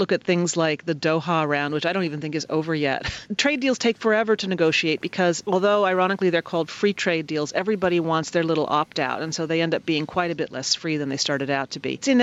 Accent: United States; as we can see in my home country, the United States, has not gone well.

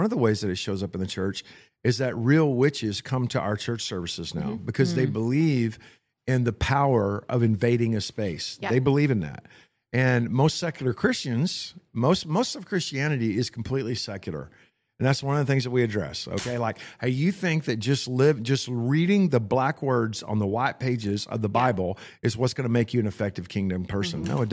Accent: Texas, United States; I'm from Johnson County, Texas.

